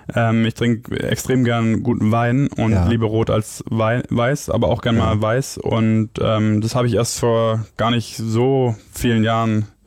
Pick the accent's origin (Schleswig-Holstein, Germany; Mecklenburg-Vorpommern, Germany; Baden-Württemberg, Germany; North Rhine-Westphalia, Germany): Baden-Württemberg, Germany; Ich bin ja Schwabe.